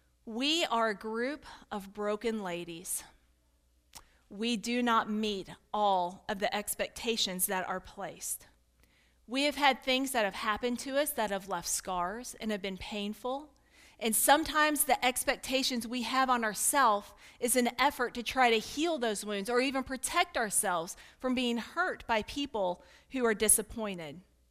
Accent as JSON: {"language": "English", "region": "Kentucky", "country": "United States", "said": "I am from Kentucky. Y'all. Sometimes my mom's from Minnesota, so sometimes, you know, I can bring out the northern accent, yeah. But other times I fall into the y'all twang, so I'm a little mixed up in my accent at times."}